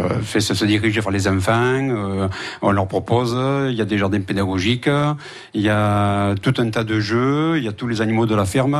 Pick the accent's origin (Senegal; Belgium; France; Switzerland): France; Valergues, Occitanie; je suis un peu le renégat parce que je viens de Valergue.